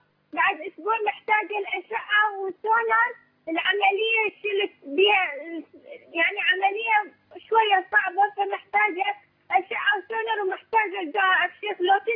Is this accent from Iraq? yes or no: yes; Iraq; من العراق.